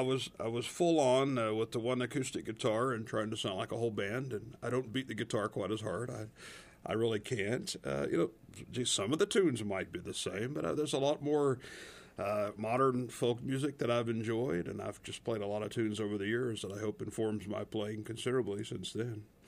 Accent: Houston, Texas, United States; I am. I'm from Houstonian.

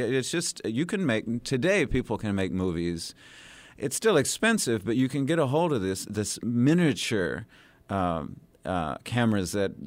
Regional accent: Tennessee, United States; first language Spanish; also born or lived in San Francisco, United States; when I was born Latino in San Francisco, we moved to Tennessee. Nobody spoke Spanish. I lost my Spanish. I regained it again as a late teenager.

